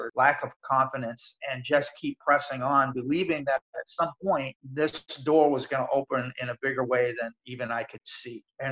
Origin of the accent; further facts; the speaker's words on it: Maine, United States; also born or lived in Nova Scotia, Canada; I was born actually in Nova Scotia, Canada, and we moved to Maine when I was just three so that he could get a better opportunity.